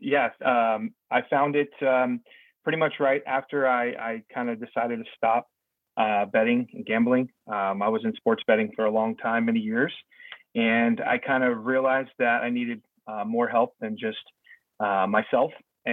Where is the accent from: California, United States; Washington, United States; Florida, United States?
Washington, United States; Seattle; now in Tennessee, United States; but I've been here since 2006. I still call Seattle home. I still root for the Seahawks, but I'm almost a Southerner at this point.